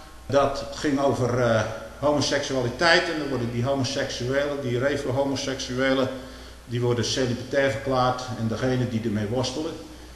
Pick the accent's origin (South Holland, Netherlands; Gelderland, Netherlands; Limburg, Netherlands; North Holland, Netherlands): South Holland, Netherlands; Stolwijk; Ik ben in Stolwijk opgegroeid